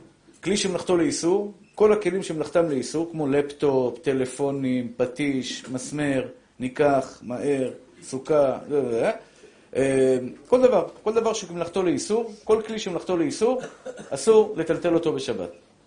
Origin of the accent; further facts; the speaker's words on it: Tel Aviv, Tel Aviv District, Israel; born there; ויש מסעדה בשכונת התקווה. שאני מאוד התגעגעתי ואהבתי את השכונה שנולדתי בה